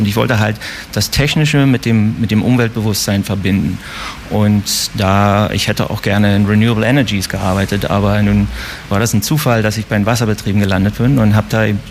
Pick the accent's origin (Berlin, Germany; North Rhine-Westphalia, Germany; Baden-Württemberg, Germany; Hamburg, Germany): Berlin, Germany; moved away as an adult; now in San Francisco, United States; ich bin aus Weißensee und habe dann in Prenzlberg gewohnt und an der TFH studiert, Umweltverfahrenstechnik